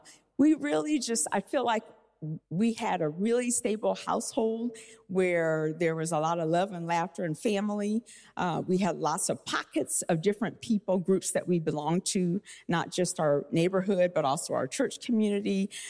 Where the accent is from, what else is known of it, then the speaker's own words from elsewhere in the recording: Des Moines, Iowa, United States; But our family I grew up in Des Moines, Iowa, and it was just my mom, my dad, and my sister and I. And we lived in Iowa in a white neighborhood.